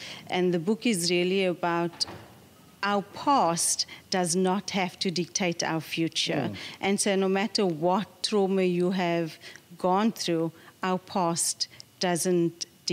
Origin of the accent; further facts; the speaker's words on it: Cape Town, Western Cape, South Africa; I grew up on the Cape Flats in Silvertown in Athlone, and it's actually classified as a township.